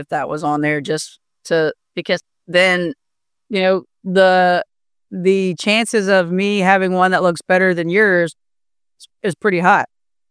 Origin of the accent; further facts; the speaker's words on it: Louisiana, United States; We're from Louisiana and he's from Louisiana.